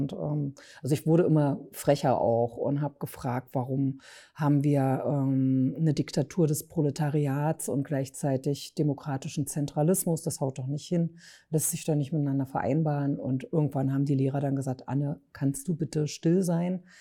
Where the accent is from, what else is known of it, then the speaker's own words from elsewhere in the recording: Magdeburg, Saxony-Anhalt, Germany; born there; ich wurde 1966 in Magdeburg geboren